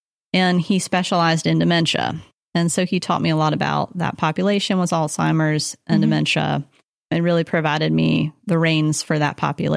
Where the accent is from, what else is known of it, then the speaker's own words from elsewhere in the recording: Virginia, United States; also born or lived in Rhode Island; now in North Carolina, United States; I call myself almost like an East Coast rat. I was born in Rhode Island, grew up in Virginia, but settled here in North Carolina to go to UNCW.